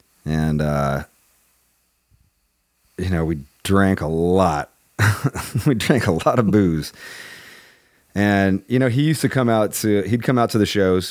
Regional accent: California, United States; the thrash stuff that we grew up here in the Bay Area

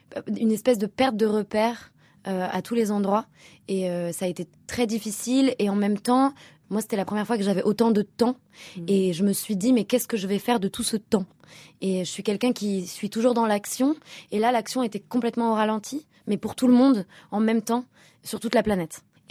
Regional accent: Paris, Île-de-France, France; J'ai 27 ans et je suis parisienne.

